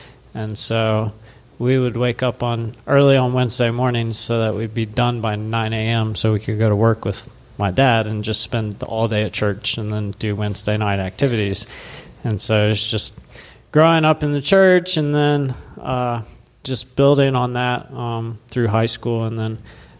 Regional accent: Georgia, United States; also born or lived in North Carolina; I was born in North Carolina, lived there a little over 4 years. And then my family moved to Georgia to be closer to my dad's parents. And so I've lived there for 20 years, roughly now.

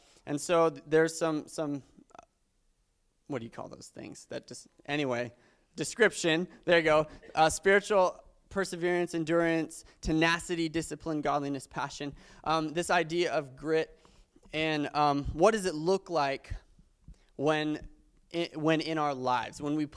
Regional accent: Big Timber, Montana, United States; I grew up in Big Timber.

